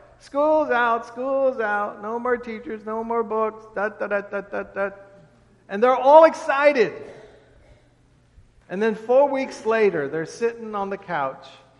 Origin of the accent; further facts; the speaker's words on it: St. Louis, Missouri, United States; I come from St. Louis, where the Clydesdales are with Budweiser.